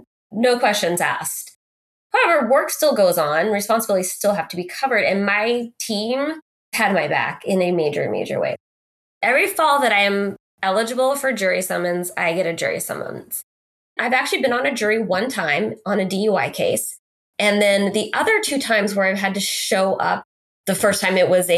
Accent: Santa Cruz, California, United States; I was raised in Santa Cruz, California, which is a small-ish beach town just south of San Francisco on the Monterey Bay.

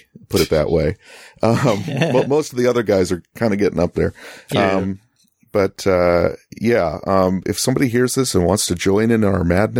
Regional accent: Rochester, New York, United States; also born or lived in LaGrange, Georgia; I lived in a little town called LaGrange, Georgia for about 4 years. And before and after that, I grew up in Rochester, New York.

